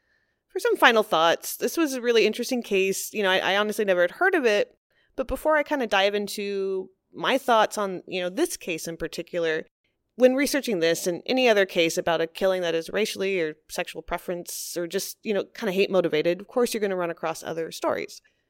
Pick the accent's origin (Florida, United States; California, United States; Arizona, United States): California, United States; Maybe growing up in California, not even a maybe, we're kind of a bit of a bubble here.